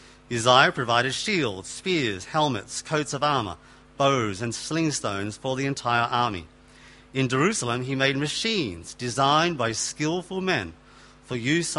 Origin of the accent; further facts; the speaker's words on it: Australia; I'm from Australia.